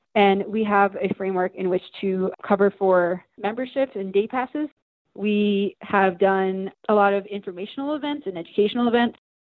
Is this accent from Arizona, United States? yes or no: no; Philadelphia, Pennsylvania, United States; now in Idaho, United States; I grew up in Philadelphia, and then after I graduated, kind of bopped around between East Coast and West Coast.